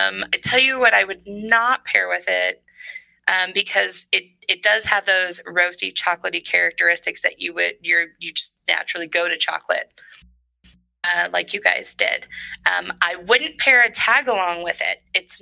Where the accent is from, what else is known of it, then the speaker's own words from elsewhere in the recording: California, United States; And I only call that out because I'm from Northern California.